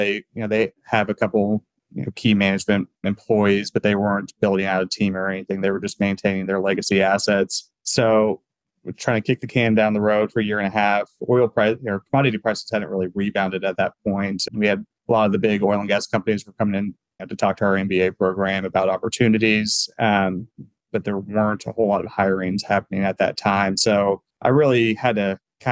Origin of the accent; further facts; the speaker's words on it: Oklahoma City, Oklahoma, United States; So I grew up here in Oklahoma City, which is where I still am right now, and had spent my time kind of growing up here.